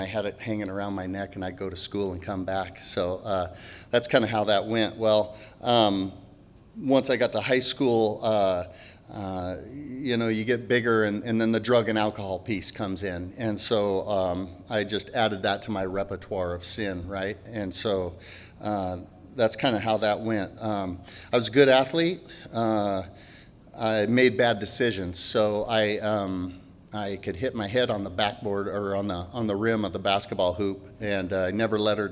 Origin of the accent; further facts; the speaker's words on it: Pullman, Washington, United States; I was born and raised in the Pullman area, and my grandparents had a big farm out there